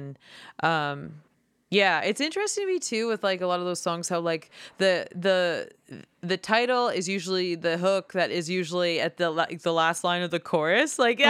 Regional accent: Mortlach, Saskatchewan, Canada; I grew up in Mortlach. That's what my peers listened to, and that's what I was exposed to.

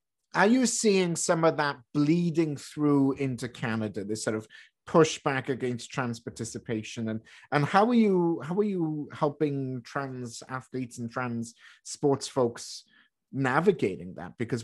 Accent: Wales, United Kingdom; growing up in Wales, I mean, it's a home of rugby.

